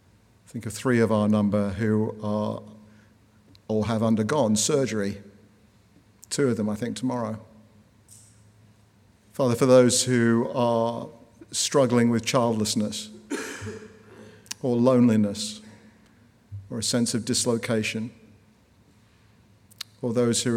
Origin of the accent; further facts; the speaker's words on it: London, United Kingdom; now in United States; He spent a lot of time in my hometown. And actually, last time I was back in London was when the President was visiting.